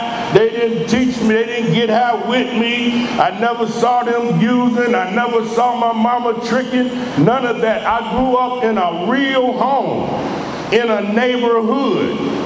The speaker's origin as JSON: {"language": "English", "town": "Chicago", "region": "Illinois", "country": "United States", "tie": "born or raised there", "said": "I am from Chicago, Illinois, right? Born and raised in Chicago."}